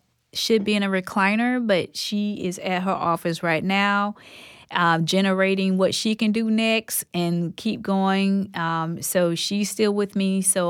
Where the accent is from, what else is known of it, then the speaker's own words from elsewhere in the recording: Ocala, Florida, United States; like I told you, I'm from Ocala, Florida. So down there in that area, I also do work in that area.